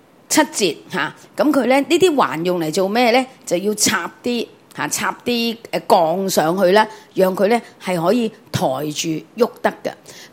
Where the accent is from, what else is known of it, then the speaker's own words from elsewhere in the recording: Hong Kong; 去过我哋香港人好中意去 barbecue 去烧嘢食。